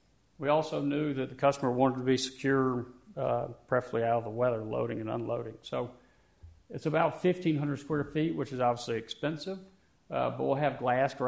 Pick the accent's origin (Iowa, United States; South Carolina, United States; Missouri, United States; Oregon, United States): South Carolina, United States; Greenville; For the ones that I haven't met, I'm from Greenville, South Carolina. We're 1,500 miles away from home